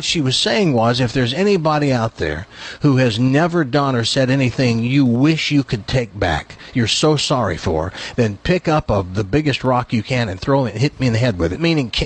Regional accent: the South, United States; I'm from the South, and I know that people usually don't use it once

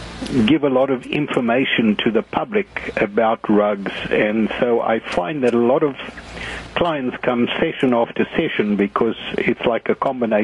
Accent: Zimbabwe; moved away as an adult; also born or lived in South Africa; now in United Kingdom; I came to this country in 1978, and actually I'm not British. I'm from Rhodesia, or Zimbabwe, as it's called today.

